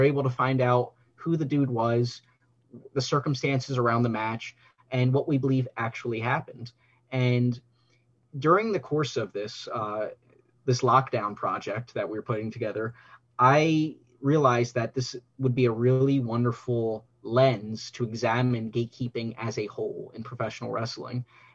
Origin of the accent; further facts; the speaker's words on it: Atlantic City, New Jersey, United States; You know, I was talking before, like I grew up in Atlantic City, right outside of Atlantic City, and I always went to the Ripley's Auditorium.